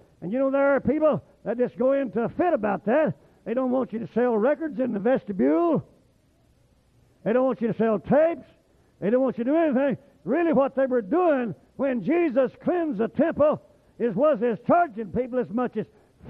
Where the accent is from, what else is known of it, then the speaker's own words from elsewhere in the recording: Oklahoma, United States; You couldn't pay me enough to move down there. And I love it. And I love the people. But I was raised in Oklahoma.